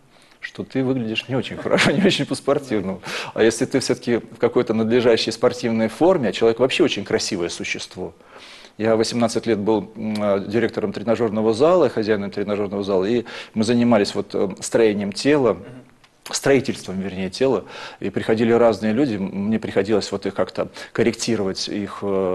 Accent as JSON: {"language": "Russian", "country": "Georgia", "said": "Я сам грузин, и не представляю себе, что такое застолье без каких-то добрых слов, без тостов."}